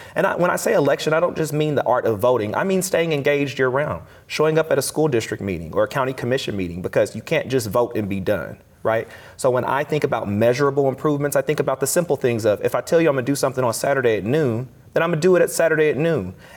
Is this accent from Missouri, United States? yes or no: yes; Missouri, United States; I grew up in Missouri.